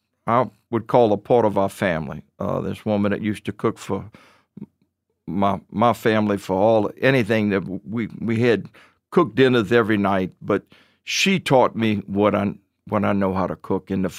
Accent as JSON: {"language": "English", "town": "New Iberia", "region": "Louisiana", "country": "United States", "tie": "born or raised there", "said": "In reality, yes, I do. And I'm actually born and raised in New Iberia, Louisiana."}